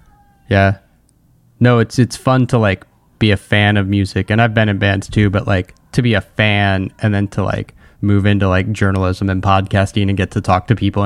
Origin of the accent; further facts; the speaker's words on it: Rockville, Maryland, United States; also born or lived in Gaithersburg; No, I grew up in Rockville and Gaithersburg, so.